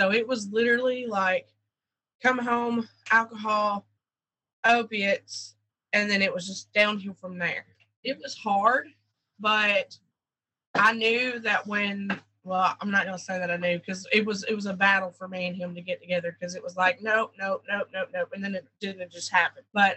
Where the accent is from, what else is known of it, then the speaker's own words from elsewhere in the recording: Hazard, Kentucky, United States; moved away; I was born in Hazard, Kentucky. I grew up in a what they call a holler.